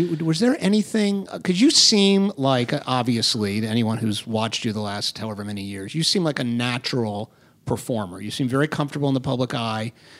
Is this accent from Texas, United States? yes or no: no; Florida, United States; I grew up in Florida, so maybe it only existed there.